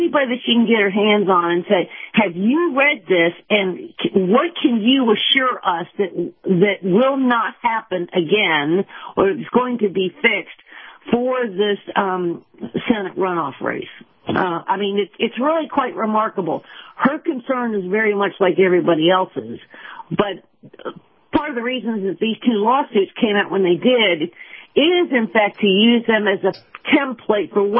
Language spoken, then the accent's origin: English; Georgia, United States; I'm from Georgia. You know, my older son still lives there, so I have a lot of connective tissue to the state.